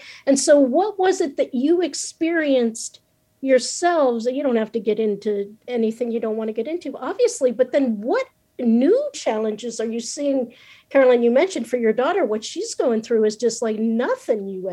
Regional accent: United States; growing up in America as a girl of color, it is no easy thing.

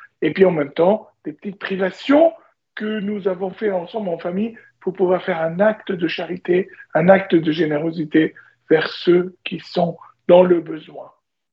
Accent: Lebanon; On dit chez moi au Liban, c'est la grande fête

